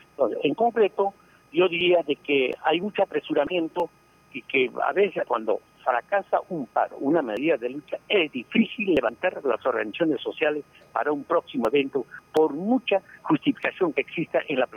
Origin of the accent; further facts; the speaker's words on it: Peru; como peruanos queremos que un gobierno nacional que logre el desarrollo